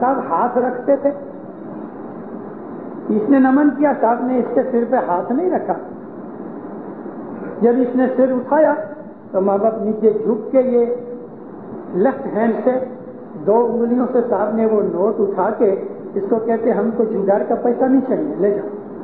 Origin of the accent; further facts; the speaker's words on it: Amritsar, Punjab, India; ہمارے پنجاب میں, میں امرتسر کا رہنے والا ہوں